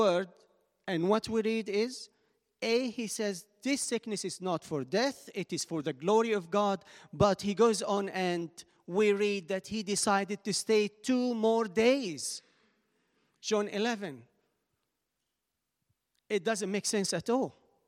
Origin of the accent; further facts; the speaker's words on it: Egypt; now in London, United Kingdom; I came to London from Egypt, that's 1995, quite long time. I had to write a letter to my family, wait 2 weeks, and the letter will come back.